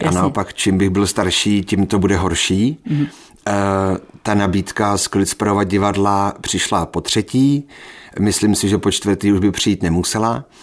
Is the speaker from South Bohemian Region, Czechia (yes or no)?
no; Jablonné v Podještědí, Liberec Region, Czechia; z Jablonného v Podještědí